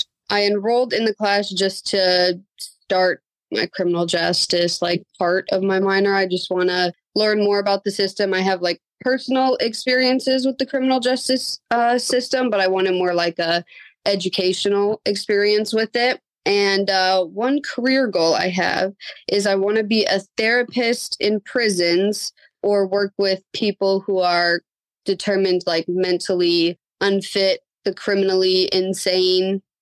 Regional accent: Bloomington, United States; also born or lived in La Crosse, Wisconsin; So I was born in La Crosse, Wisconsin, but I've been raised in Bloomington.

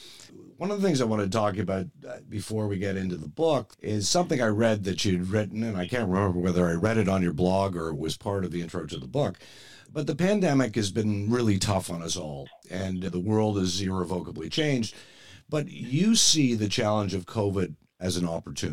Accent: Toronto, Ontario, Canada; growing up in Toronto

